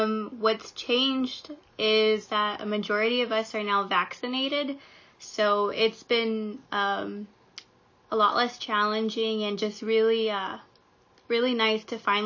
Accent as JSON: {"language": "English", "town": "San Antonio", "region": "Texas", "country": "United States", "said": "I'm from here, San Antonio, Texas."}